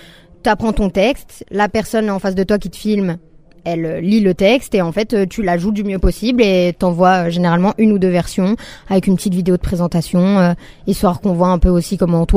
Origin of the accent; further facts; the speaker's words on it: Marseille, Provence-Alpes-Côte d'Azur, France; j'ai grandi à Marseille et je suis jamais partie bien loin de là-bas.